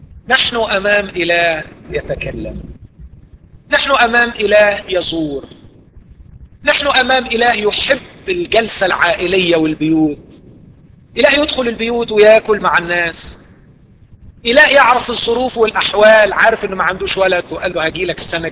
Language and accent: Arabic; Egypt; وعيب عندنا في مصر